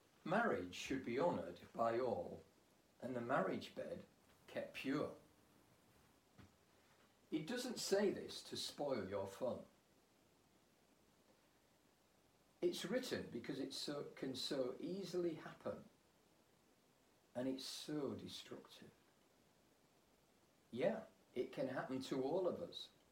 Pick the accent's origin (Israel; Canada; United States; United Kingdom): United Kingdom; Scotland; born there; Maybe it's because I was born in Scotland.